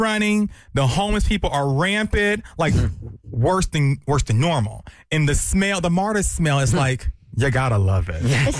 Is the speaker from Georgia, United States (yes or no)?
yes; Atlanta, Georgia, United States; I'm from Atlanta.